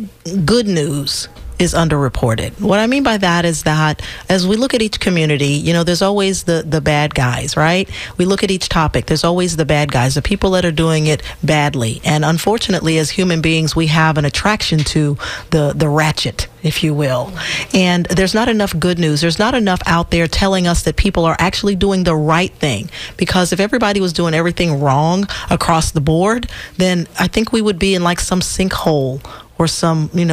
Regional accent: Brooklyn, New York, United States; born there; also born or lived in Flagler County, Florida / St. Louis, Missouri; I was born in Brooklyn, New York. From New York, I lived in Florida once before. I actually lived in Flagler County. I went to Flagler Palm Coast High School.

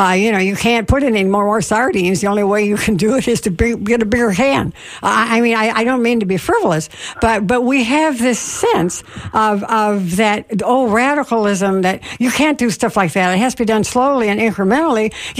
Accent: Ireland; but hey, I'm Irish, so things are, you might feel a bit helpless, but it's never hopeless.

